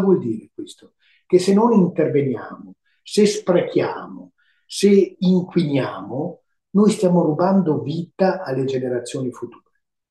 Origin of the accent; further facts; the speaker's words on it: Veneto, Italy; una bottiglia di un vino pregiato che parte dal Veneto, parliamo della mia terra